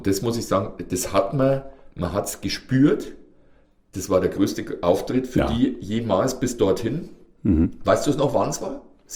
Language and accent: German; Bavaria, Germany; Du kommst ja von woanders, du kommst aus dem Süden, ich komme aus dem Norden Bayerns.